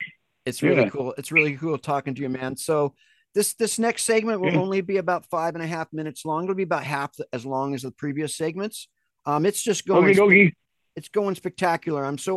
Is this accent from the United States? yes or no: yes; California, United States; I was born and raised in California myself.